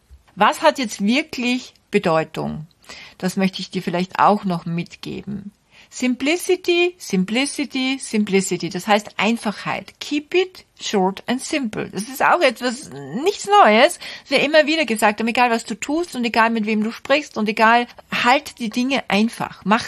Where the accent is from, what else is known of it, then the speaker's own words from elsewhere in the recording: Austria; Groschelgeschäft bedeutet also bei uns in Österreich, also ein Geschäft, das nichts einbringt